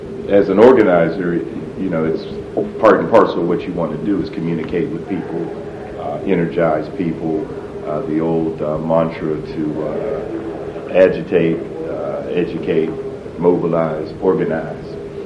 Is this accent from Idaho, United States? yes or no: no; Pittsburgh, Pennsylvania, United States; lifelong Pittsburgher. So I like to say, when people want to get in fancy introductions, I'm a brother from Homewood.